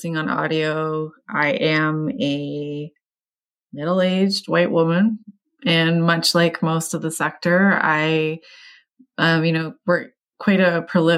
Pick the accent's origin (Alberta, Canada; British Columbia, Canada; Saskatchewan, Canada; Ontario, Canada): Ontario, Canada; Toronto; I grew up in Toronto, actually in Scarborough. So shout out to the east side of Toronto.